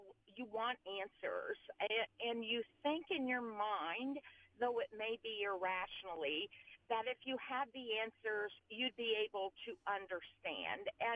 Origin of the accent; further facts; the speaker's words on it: Indiana, United States; We grew up in Midwestern Indiana, and we had the opportunity.